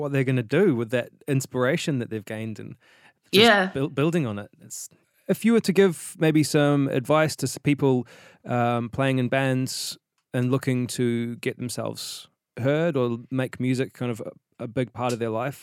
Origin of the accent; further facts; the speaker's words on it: Hamilton, Waikato, New Zealand; I grew up in Hamilton, and we had a few really strong scenes.